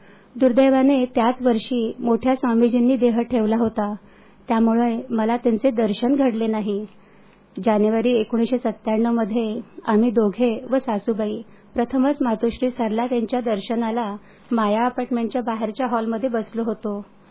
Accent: Nashik, Maharashtra, India; मी मूळची नाशिकची, तीर्थक्षेत्र असलेल्या गावातून आल्याने साहजिकच घरातले वातावरण अतिशय धार्मिक होते.

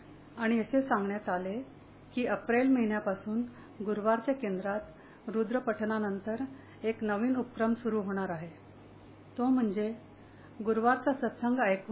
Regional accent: Hindi-speaking region, India; born there; Marathi is a second language; माझा जन्म हिंदी भाषी प्रदेशात झाला, शालेय शिक्षण हिंदीतून झाले, सर्व मित्रांनी हिंदी बोलणाऱ्या होत्या, त्यामुळे मराठी भाषेचा मला पाहिजे तसा सराव नाही।

